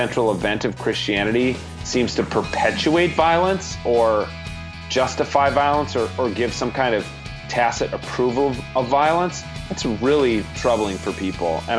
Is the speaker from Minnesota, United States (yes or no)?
yes; Minnesota, United States; Well, I'm a Minnesotan.